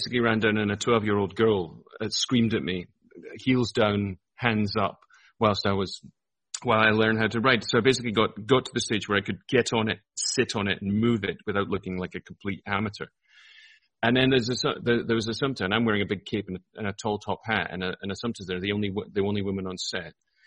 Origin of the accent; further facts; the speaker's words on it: Edinburgh, Scotland, United Kingdom; I'm from Leith in Edinburgh.